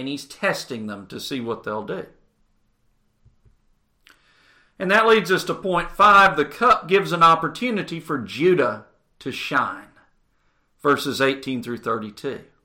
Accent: Dalton, Georgia, United States; I remember when I was a little child, growing up in Dalton, Georgia, there was a lady whose son had been killed.

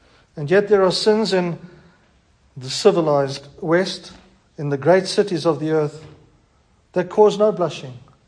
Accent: Harare, Zimbabwe; now in Perth, Australia; When we immigrated from Harare to Perth, by all accounts that I could research, Harare at the time was in the bottom 10 cities on earth in terms of its facilities.

